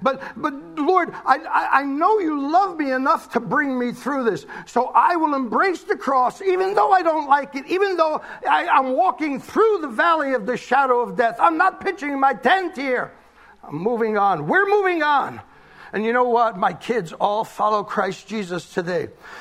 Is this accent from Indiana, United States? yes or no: no; Bronx, New York, United States; I come from the Bronx. Hey, I'm a hood.